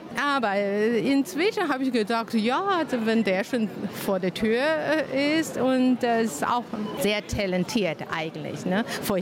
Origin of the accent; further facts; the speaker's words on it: China; ich bin auch selber Chinesin.